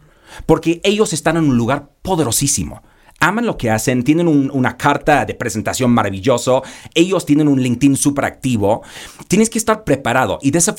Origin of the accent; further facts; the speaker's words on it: London, United Kingdom; Spanish is a second language; now in Mexico City, Mexico; Yo soy de Londres, perdón este acento. Ya mexicano de corazón, más de mis hijos mexicanos, varios años aquí.